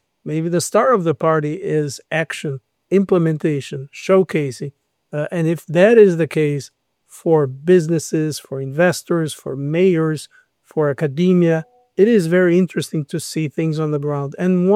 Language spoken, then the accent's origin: English; Porto Alegre, Rio Grande do Sul, Brazil; English is a second language; My hometown in Brazil, Porto Alegre, was underwater last year for more than a month